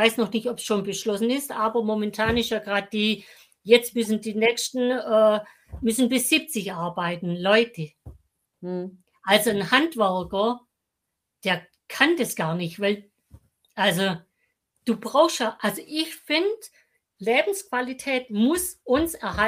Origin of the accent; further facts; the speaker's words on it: Germany; das ist bei uns in Deutschland ist ja auch ein bisschen besser geworden.